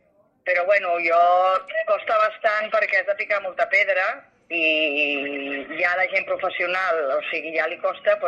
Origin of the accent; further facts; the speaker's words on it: Martorell, Catalonia, Spain; jo sóc de Martorell, que és el Baix Llobregat